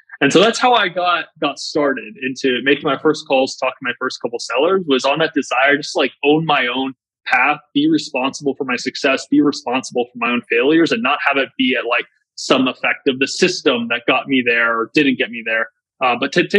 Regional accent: Virginia, United States; So I grew up in Northern Virginia on a farm.

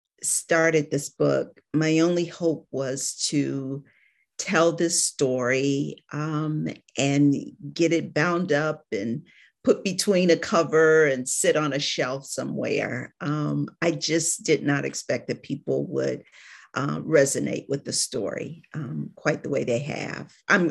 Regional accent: Cleveland, Ohio, United States; now in Atlanta, United States; Actually, I am from Cleveland, Ohio. But I moved to Atlanta after I got out of school.

